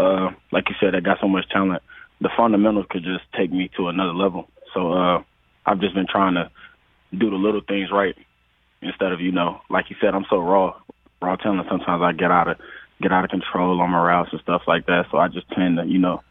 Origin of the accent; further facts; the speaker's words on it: Alabama, United States; I'm from Alabama, so it was just beating Alabama for me.